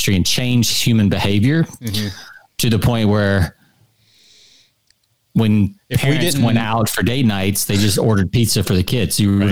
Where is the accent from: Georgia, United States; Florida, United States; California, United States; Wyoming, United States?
Georgia, United States; growing up in Georgia. It's not like we grew up in New York City, right, where maybe that was a little bit more common.